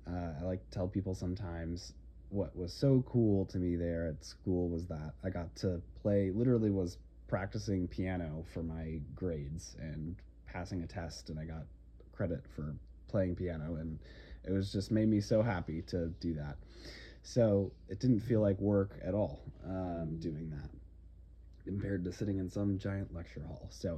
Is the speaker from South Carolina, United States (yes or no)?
no; Sun Prairie, Wisconsin, United States; also born or lived in Minnesota; But I grew up in the Midwest. I was born in Minnesota, suburb of Minneapolis. We moved to Wisconsin from a young age